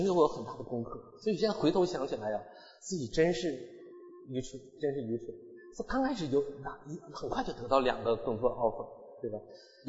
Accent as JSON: {"language": "Chinese", "country": "China", "said": "因为我们中国人也都有积蓄"}